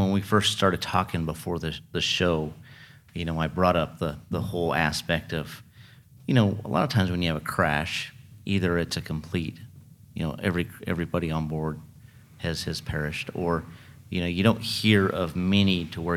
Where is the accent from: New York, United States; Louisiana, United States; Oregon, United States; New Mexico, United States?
Oregon, United States; I'm from Oregon originally, and it's the same way.